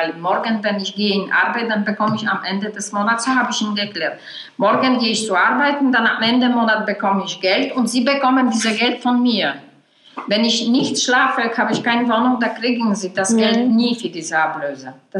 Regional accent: Poland; German is a second language; ich bin eine Polin

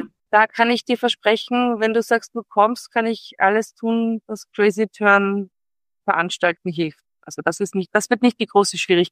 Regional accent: Vienna, Austria; ich als waschechte Wienerin zeige dir dann gern die Plätzchen, die es zu sehen gibt.

